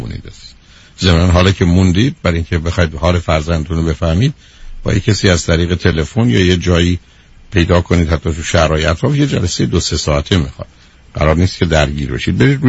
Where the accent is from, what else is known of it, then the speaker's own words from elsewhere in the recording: Iran; چون من ایرانیم و شما افغانید